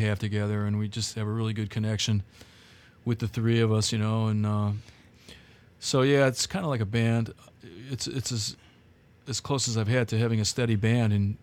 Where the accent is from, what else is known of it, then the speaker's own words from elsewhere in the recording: Michigan, United States; And I grew up in the Detroit area also.